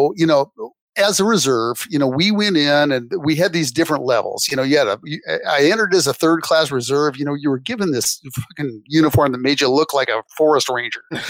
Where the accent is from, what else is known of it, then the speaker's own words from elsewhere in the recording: Washington, United States; But I'm from Washington. And just to be clear, that's Washington, the state, you know, like on the, you know, severe west side, not D.C., the capital.